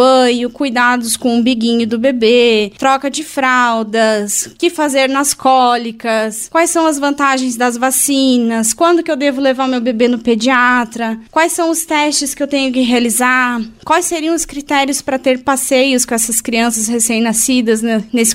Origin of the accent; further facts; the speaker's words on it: Campos Novos, Santa Catarina, Brazil; Eu sou campanovense, nasci aqui em Campos Novos, passei alguns anos fora estudando e acabei retornando, constituí família aqui.